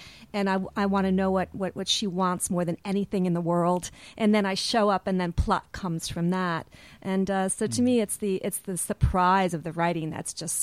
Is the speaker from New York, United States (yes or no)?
yes; Troy, New York, United States; I'm from Troy.